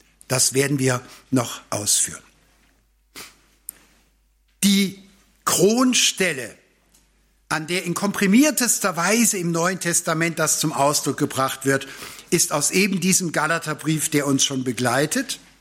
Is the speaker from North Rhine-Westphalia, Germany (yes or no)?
yes; Cologne, North Rhine-Westphalia, Germany; ich bin ja Rheinländer, geboren in Köln